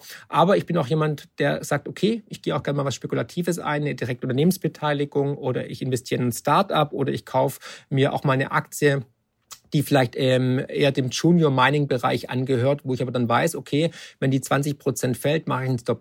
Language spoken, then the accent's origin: German; Baden-Württemberg, Germany; ich war ja Schwabe